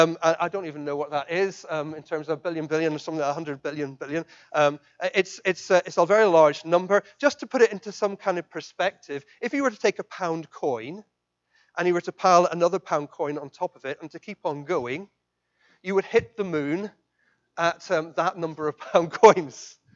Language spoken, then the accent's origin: English; Ireland; also born or lived in Leeds, England; and so I was born in Leeds, and I was brought up in Ireland, and it's weird.